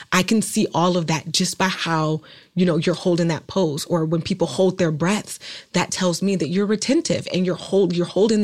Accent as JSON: {"language": "English", "town": "Oakland", "region": "California", "country": "United States", "said": "I'm from a very violent city. I'm from Oakland, California."}